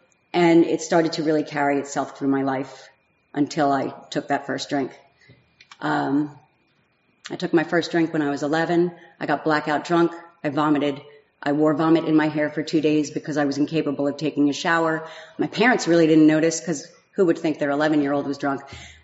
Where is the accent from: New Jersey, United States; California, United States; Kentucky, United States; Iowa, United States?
New Jersey, United States; I grew up in North Jersey. Typical.